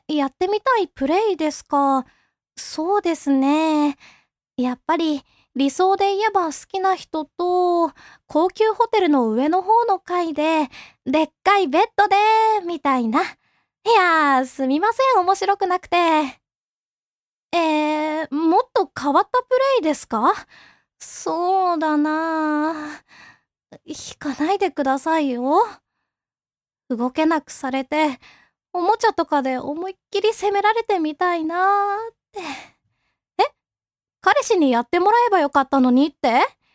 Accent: Tokyo, Japan; 血液型は O 型、出身は東京です。

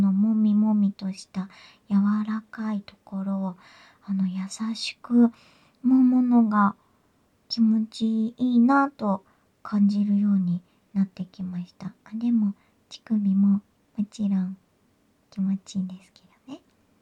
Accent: Shizuoka, Japan; 出身地は静岡県です。

